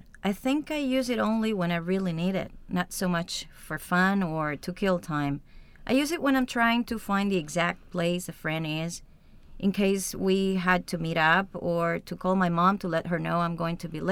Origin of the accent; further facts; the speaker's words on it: Havana, Cuba; English is a second language; now in Madrid, Spain; I'm from Havana, Cuba, and I'm currently living in Madrid because I came to study.